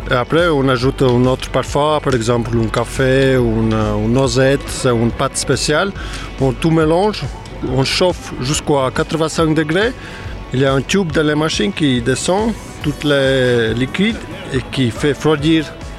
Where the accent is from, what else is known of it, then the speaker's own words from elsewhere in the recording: Latvia; Je suis d'origine de Lettonie.